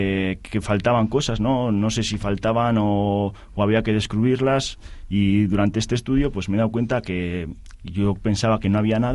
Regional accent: Vitoria, Basque Country, Spain; Yo soy nacido en Vitoria, he crecido en Vitoria, pero siempre he ido a Comunión. Mi madre es de Comunión y siempre hemos tirado para allá

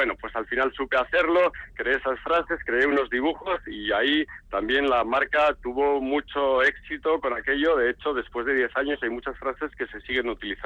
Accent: Bilbao, Basque Country, Spain; salió en los periódicos como bilbaíno pinta Hawái en el centro de Bilbao

